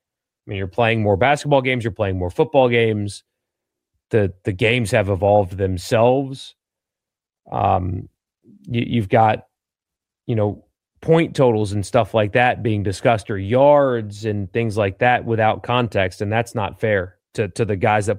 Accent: South Carolina, United States; like where I grew up in South Carolina, one of the suburbs of Greenville built a small stadium for the USL soccer team there.

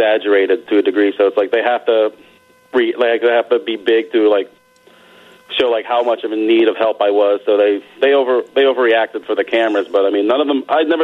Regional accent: Connecticut, United States; I lived in Connecticut. I was born in Connecticut when I was a kid.

